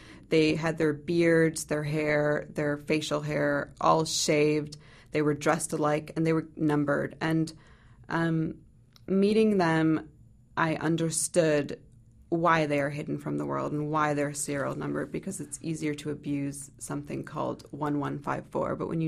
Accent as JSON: {"language": "English", "country": "United States", "accent": "American", "said": "Well, there was always this cultural dynamic for me, because I am American, and yet I do have these ties to my ethnicity and heritage."}